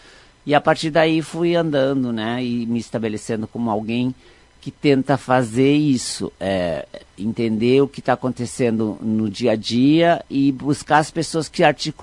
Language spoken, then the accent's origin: Portuguese; Erechim, Rio Grande do Sul, Brazil; also born or lived in Tapejara; A gente saiu de Erechim, a família saiu de Erechim quando eu estava na segunda série.